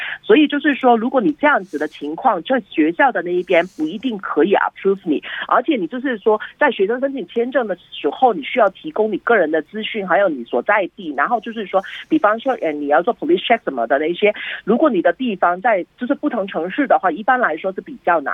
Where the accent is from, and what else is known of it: China; now in Sydney, Australia